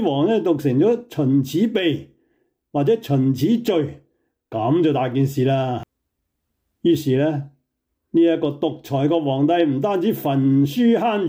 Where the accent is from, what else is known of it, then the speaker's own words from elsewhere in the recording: China; 我哋中国人造字咧系非常有趣嘅